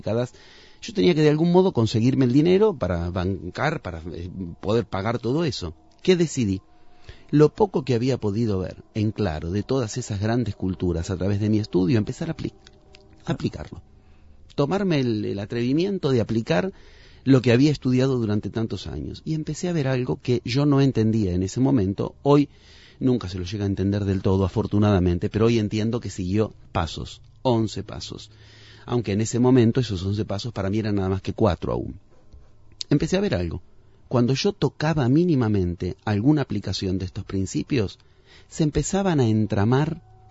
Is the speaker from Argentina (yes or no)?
yes; Argentina; como argentino vivía allá en el otro lugar del mundo